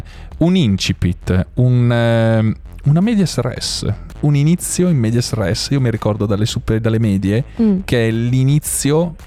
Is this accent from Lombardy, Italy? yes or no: yes; Mantua, Lombardy, Italy; vengo da Mantova, sono un ingegnere telecomunicazioni